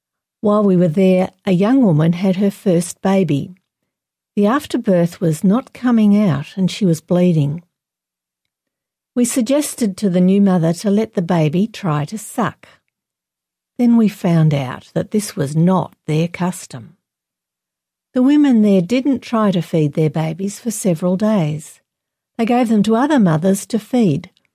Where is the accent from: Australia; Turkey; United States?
Australia; When I was growing up in Australia, my mother generally just boiled the vegetables and grilled or roasted the meat.